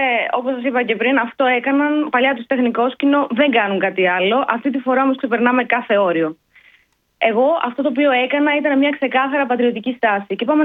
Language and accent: Greek; Greece; Η πατρίδα μου είναι η Ελλάδα.